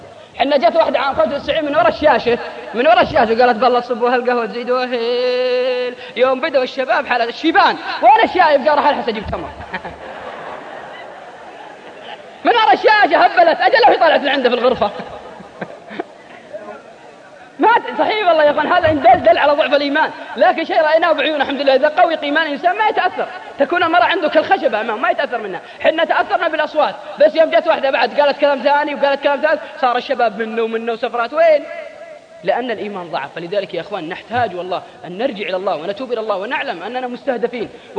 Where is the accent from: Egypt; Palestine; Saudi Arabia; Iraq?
Saudi Arabia; Al-Qassim; عندنا في القصيم انا رايت بعيني،